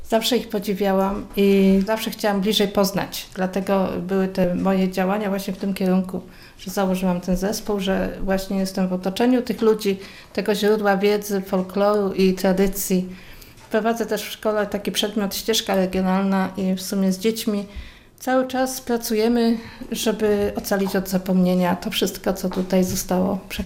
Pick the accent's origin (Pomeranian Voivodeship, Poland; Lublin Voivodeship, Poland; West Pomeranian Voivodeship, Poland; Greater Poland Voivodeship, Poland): Greater Poland Voivodeship, Poland; Zmorzenie; Nie, ja pochodzę ze Zmorzenia.